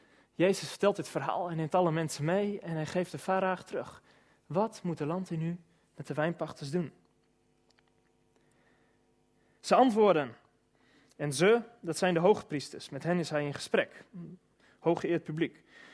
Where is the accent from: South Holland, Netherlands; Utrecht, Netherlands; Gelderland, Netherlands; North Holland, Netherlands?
Utrecht, Netherlands; Wijk bij Duurstede; Ik kom inderdaad uit Wijk bij Duurstede, waar ik de kerk mag dienen.